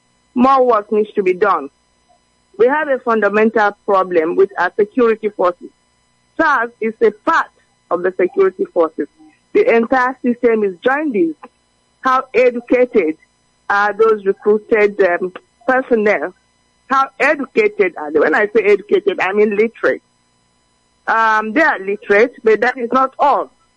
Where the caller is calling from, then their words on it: Ila, Delta, Nigeria; I'm reaching you from Ila, Delta State, this beautiful morning.